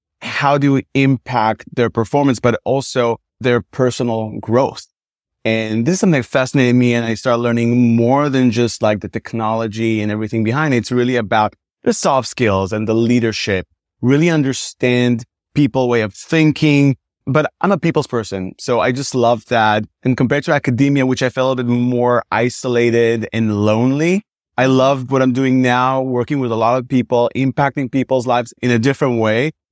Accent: Israel; I'm originally from Israel.

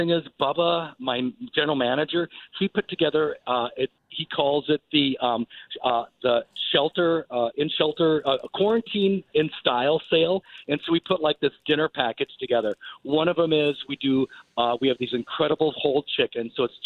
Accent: Wisconsin, United States; So, you know, I'm from Wisconsin. We only have 6 sandwiches.

